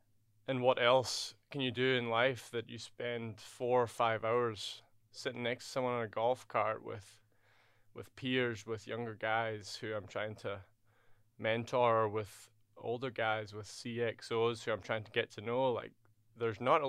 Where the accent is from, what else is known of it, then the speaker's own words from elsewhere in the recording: Scotland, United Kingdom; moved away as an adult; now in United States; Well, I am from Scotland, just outside of Glasgow. I've been in the US for almost 8 years now.